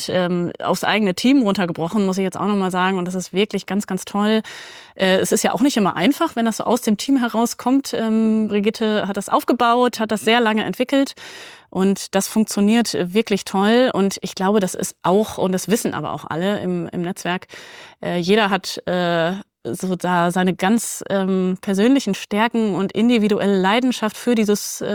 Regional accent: Minden, North Rhine-Westphalia, Germany; also born or lived in Bückeburg; weil geboren bin ich in Bückeburg und aufgewachsen in Minden.

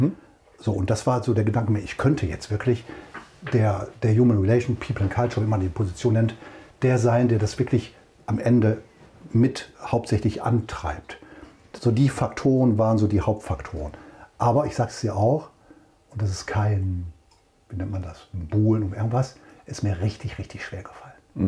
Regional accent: Wuppertal, North Rhine-Westphalia, Germany; das ist ja in der Nähe von Wuppertal, meiner Heimat.

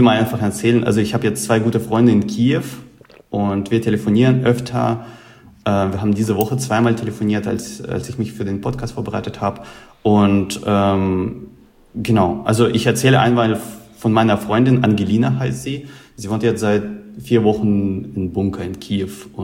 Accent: Russia; als Russe

